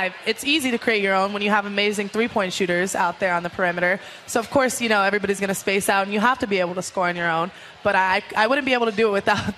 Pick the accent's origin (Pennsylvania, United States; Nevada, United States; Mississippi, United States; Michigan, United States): Nevada, United States; Las Vegas; So I'm born and raised in Las Vegas, right. And I've been in the desert all my life, and it's nice to get some water.